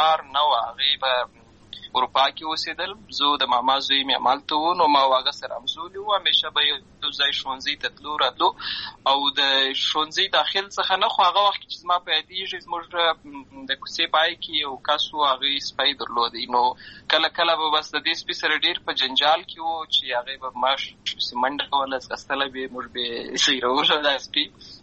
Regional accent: Lashkar Gah, Helmand, Afghanistan; زه په اصل کې د اوروزګان ولایت یم، اما زه په هلمند ولایت لشکرګاه کې پیدا شوی یم. امالته لوی شوی یم، امالته مې ښوونځی لسته ده، امالته مې ټول ژوند مې له هماغه ځای څخه پیل شوی دی، خو په اصل کې زه د اوروزګان ولایت څخه.

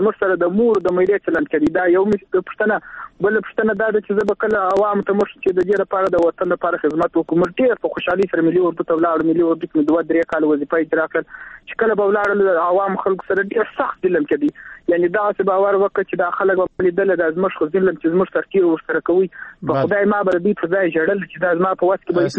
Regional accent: Kandahar, Afghanistan; موږ ټوله که د کندهار که در دی موږ د افغانستان زامن د افغانستان بچان یو.

